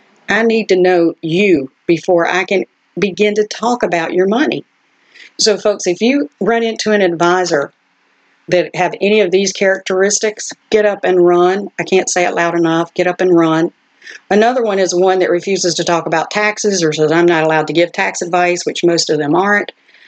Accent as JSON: {"language": "English", "town": "Bullocks Creek", "region": "South Carolina", "country": "United States", "said": "I mean, I'm from Bullocks Creek, South Carolina, so I know how to talk on normal level"}